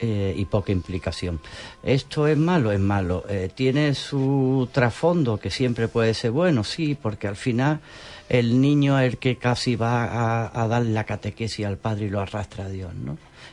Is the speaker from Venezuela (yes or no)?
no; Málaga, Andalusia, Spain; Yo soy oriundo de Málaga.